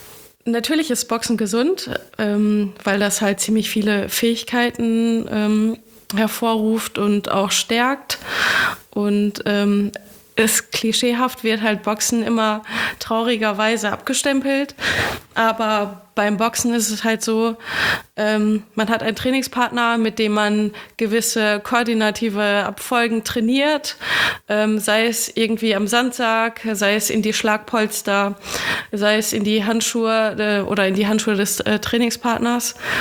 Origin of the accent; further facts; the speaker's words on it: Lemgo, North Rhine-Westphalia, Germany; Ich würde einen Kampf in Lemgo absolvieren, in meiner Heimatstadt wirklich